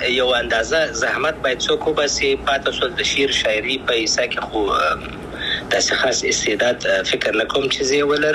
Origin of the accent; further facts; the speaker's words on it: Afghanistan; زه افغان یم، ان شاء الله بیا به افغانستان ته ولاړ سم